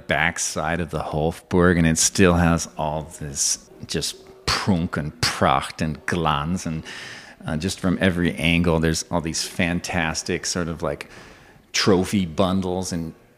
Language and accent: English; California, United States; As much as I love my hometown and the people there and the whole atmosphere, it was really living in a bubble where this type of growth was not possible.